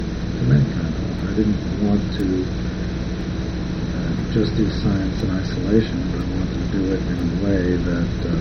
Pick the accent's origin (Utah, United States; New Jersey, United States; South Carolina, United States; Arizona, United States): New Jersey, United States; Bayonne; also born or lived in New York City; I was born in New York City, and I went to public schools, graduated from high school in Bayonne, New Jersey, Bayonne High School.